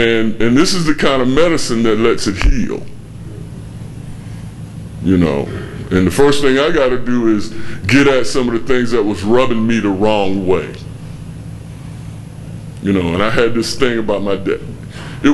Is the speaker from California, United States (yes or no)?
no; Savannah, Georgia, United States; the guy that I followed here from Savannah, I'm from Savannah, Georgia.